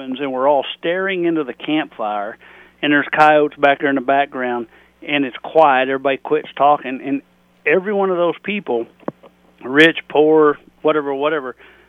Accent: Texas, United States; So when I say I'm from Central Texas, I am really from Central Texas.

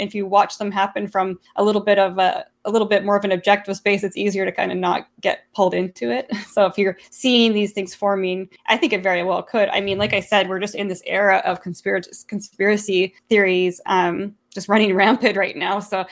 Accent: Canada; I am a Canadian.

